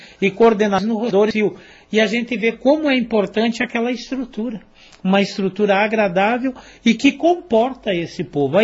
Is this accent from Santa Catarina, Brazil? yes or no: yes; Santa Catarina, Brazil; born there; also born or lived in Paraná; now in União da Vitória, Brazil; Sou catarinense de nascimento, mas sou paranaense de coração, porque aqui fiquei, permaneci, fiz minha formação, me tornei padre e agora exerço o meu ministério sacerdotal aqui em União da Vitória.